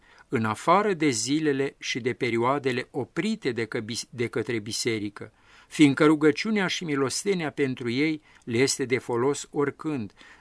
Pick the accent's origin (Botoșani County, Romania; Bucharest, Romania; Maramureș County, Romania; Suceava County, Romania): Maramureș County, Romania; Mi-aduc aminte de pildă că la mine în sat, de unde sunt eu din Maramureș